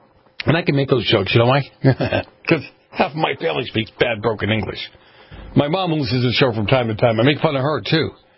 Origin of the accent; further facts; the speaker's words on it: New York, United States; also born or lived in Boston; Many people in my culture, the Italian culture where I grew up in New York and Boston, with the exception of the mafia, yeah, okay, whatever, came here for a better life.